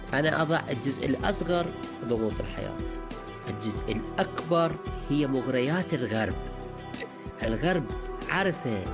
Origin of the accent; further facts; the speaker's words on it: Iraq; لأن نحن هنا عندنا بالعراق كثير من الشباب